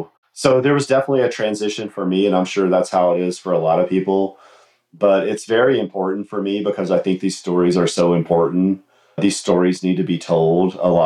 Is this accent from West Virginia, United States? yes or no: yes; West Virginia, United States; Woody Williams being the Medal of Honor recipient from my home state of West Virginia.